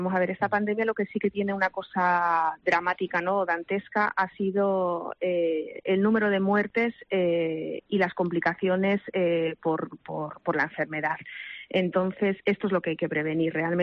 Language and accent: Spanish; Canary Islands, Spain; yo soy de Tenerife